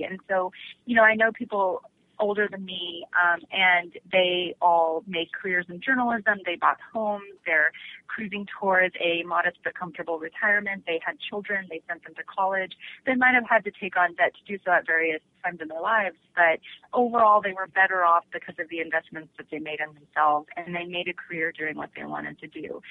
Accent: Arkansas, United States; Certainly, if I had stayed, I grew up in Arkansas, I was a good student.

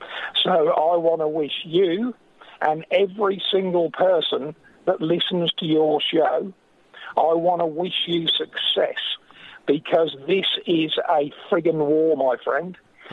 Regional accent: England, United Kingdom; moved away as an adult; now in Australia; I was actually born and raised in England, educated there, and I left there in 1998 because you could see the writing on the wall after Thatcher, right? And I came to live down Australia.

